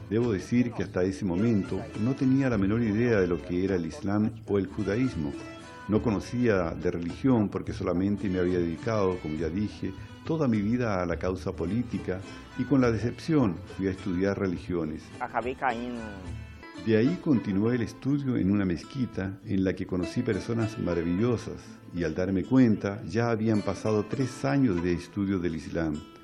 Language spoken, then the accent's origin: Spanish; Ceará, Brazil; now in São Paulo, Brazil; Soy de Ceará, un estado del nordeste de Brasil, y al llegar a San Paulo me vinculé mucho a los movimientos sociales